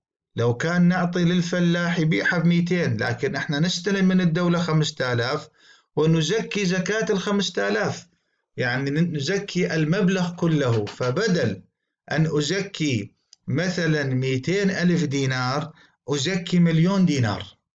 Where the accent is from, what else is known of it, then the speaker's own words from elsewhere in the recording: Iraq; يقع السؤال عندنا في العراق بكثرة من قبل البعض الفلاحين